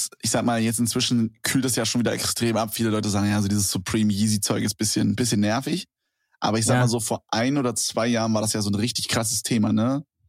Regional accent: Berlin, Germany; Und ich komme ja aus Berlin

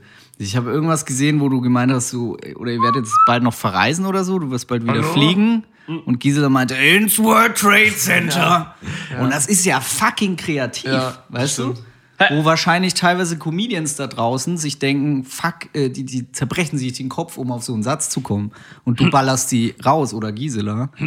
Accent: Hilpoltstein, Bavaria, Germany; Na, aus Hilboldstein, aus Franken.

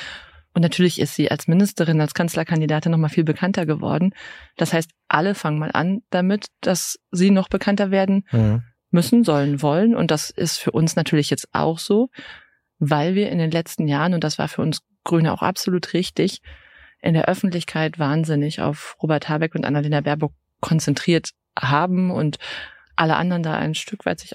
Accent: Rhineland, Germany; ich bin Rheinländerin

